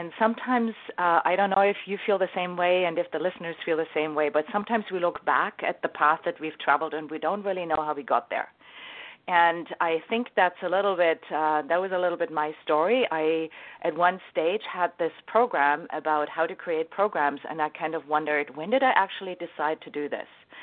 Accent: Germany; also born or lived in United States / Australia; So I grew up in Germany, and then I had the first opportunity that took me to work in the States when I was in my early 20s. And then I went back to Germany, and then I had another opportunity that took me to Australia to work there

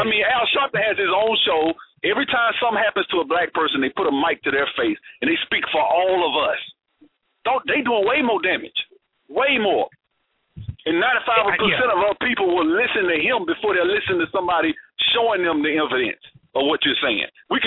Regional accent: Alabama, United States; Governor Wallace, I'm from Alabama.

